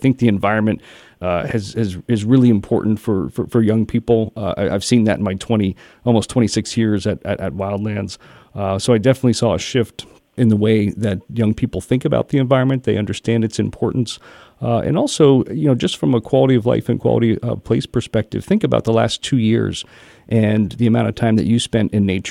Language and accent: English; Pennsylvania, United States; I grew up here in the Lehigh Valley and was very fortunate to have grandparents and parents that understood and appreciated nature.